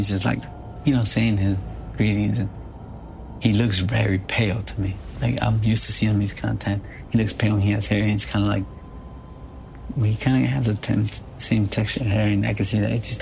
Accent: Chicago, Illinois, United States; I'm not no Mexican, you know, or a foreign monster. I'm your own monster. Born and raised in Chicago.

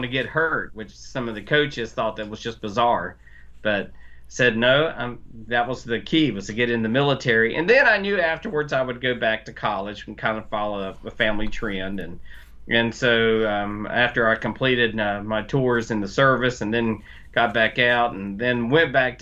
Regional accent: North Carolina, United States; I'm from North Carolina, of course.

